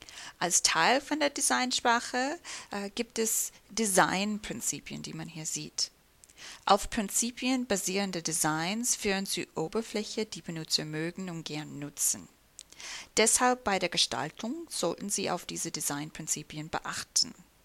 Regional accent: United States; German is a second language; now in Germany; Ich bin Amerikanerin und arbeite seit 2007 bei Microsoft Deutschland.

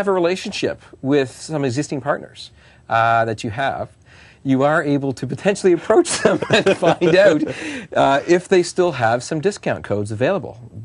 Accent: Canada; Oh, bilingual means French and English, as a Canadian.

